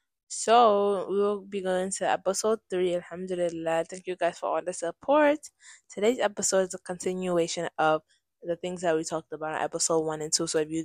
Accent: United States; As an American, right? Our tax dollars are funding that.

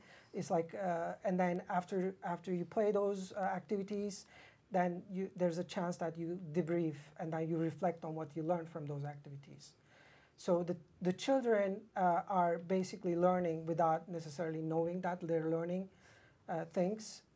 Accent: Turkey; I grew up in Turkey

